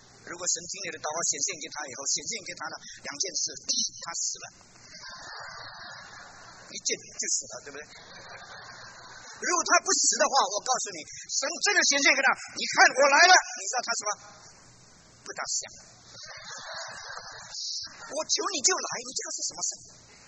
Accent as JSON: {"language": "Chinese", "country": "China", "said": "我们中国人呢，那些没有学问的人，在家里生两个儿子就困难了"}